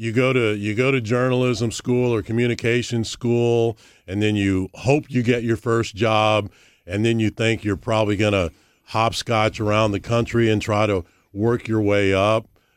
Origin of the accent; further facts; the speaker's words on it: St. Charles, United States; So I grew up in St. Charles.